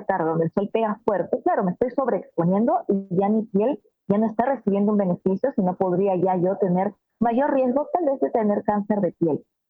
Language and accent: Spanish; Peru; al menos en mi país, yo soy de Perú